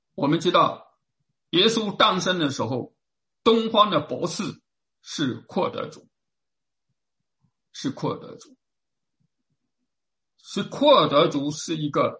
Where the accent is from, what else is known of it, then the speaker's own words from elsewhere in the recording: China; 我们中国人从哪里来？从两河流域进入中国的